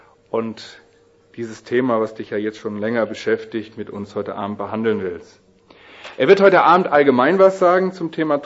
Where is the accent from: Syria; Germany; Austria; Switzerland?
Germany; Wuppertal, North Rhine-Westphalia; born there; dort, wo ich auch geboren bin. Ich bin aber 4 Jahre zuvor geboren.